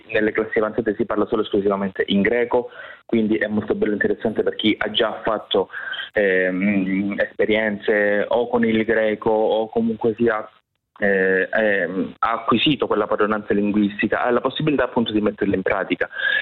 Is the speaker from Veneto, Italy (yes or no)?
no; Calabria, Italy; la forma dialettale, insomma, dei nostri luoghi, il nostro dialetto calabrese fondamentalmente